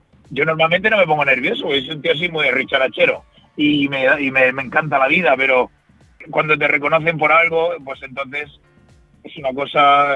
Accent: Murcia, Region of Murcia, Spain; que yo soy un tío de Murcia, de un barrio ahí muy humilde

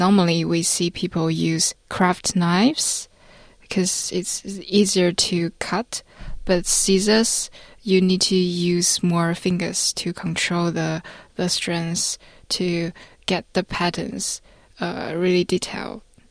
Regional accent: Nanjing, Jiangsu, China; English is a second language; So I'm from Nanjing. It's the Asian capital of six dynasties. And it's also currently the capital of Jiangsu province.

